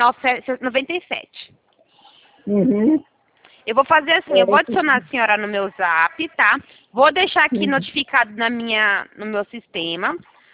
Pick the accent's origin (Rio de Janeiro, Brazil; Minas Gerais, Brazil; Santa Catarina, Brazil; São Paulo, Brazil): São Paulo, Brazil; Eu sou de São Paulo.